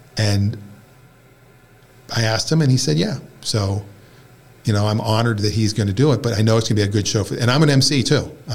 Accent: Pittsburgh, Pennsylvania, United States; And Pirates won, which was nice, since I'm from Pittsburgh.

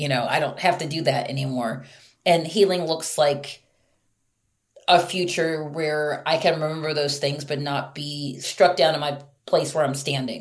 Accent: Baltimore, Maryland, United States; And then I'm back in my hometown in Baltimore in a house that he has never seen.

